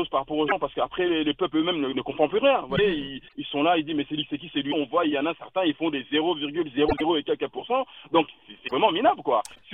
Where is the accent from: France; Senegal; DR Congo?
DR Congo; je suis originaire du Congo.